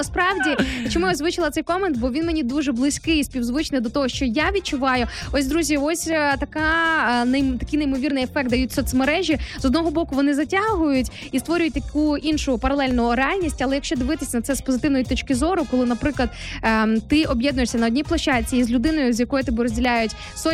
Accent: Rivne Oblast, Ukraine; я виросла в Рівненській області, в такому регіоні, де болотиста місцевість

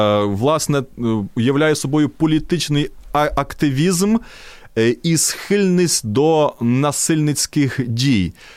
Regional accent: Odesa Oblast, Ukraine; Одеська область, південь Одещини, моя рідна Бессарабія, з якої я родом

